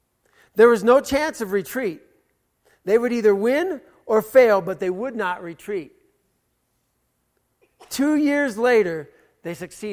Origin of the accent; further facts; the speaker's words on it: United States; And I'm freaking out because I'm an American.